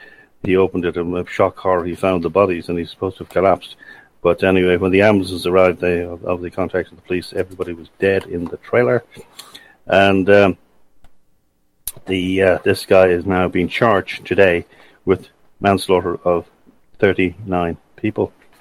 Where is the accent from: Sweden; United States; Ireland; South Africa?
Ireland; I regard myself as being Irish